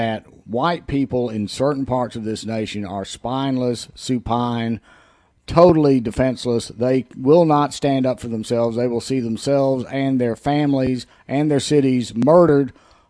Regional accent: Minnesota, United States; born there; You don't understand. I was born in Minnesota. I understand Minnesota nice.

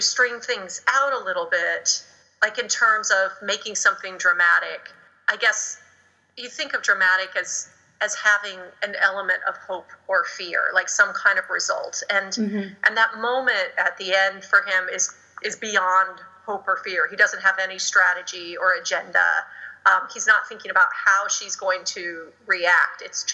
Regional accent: Midwest, United States; now in Los Angeles, United States; I'm from the Midwest, mm-hmm.

